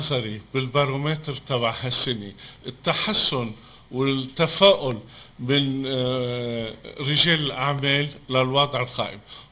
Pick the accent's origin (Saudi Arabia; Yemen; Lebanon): Lebanon; now in Tunisia; مثل ما بتعرفوا أنا لبناني ومرأت بظروف صعبة بلبنان، تعودنا نتعايش مع وضع صعب لأنه ما عندنا خيار، وهذا اللي عم بيصير هون بتونس.